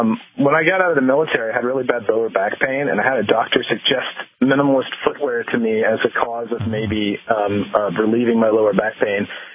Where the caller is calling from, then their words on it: Foley, Alabama, United States; So right now I'm calling you from Foley, Alabama, which is about 30 miles or so from Mobile, Alabama.